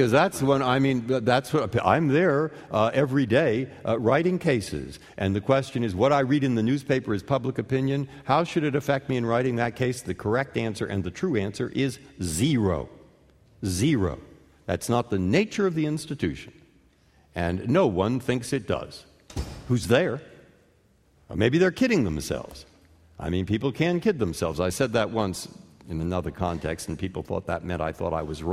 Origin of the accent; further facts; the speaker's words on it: San Francisco, California, United States; I mean, I grew up in San Francisco. I've lived in this community for more than 40 years.